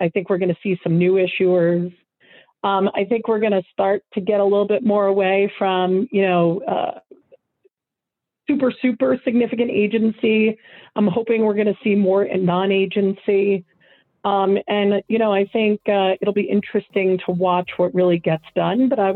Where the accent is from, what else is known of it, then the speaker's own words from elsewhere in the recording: New York, United States; you know, I grew up in New York as an example.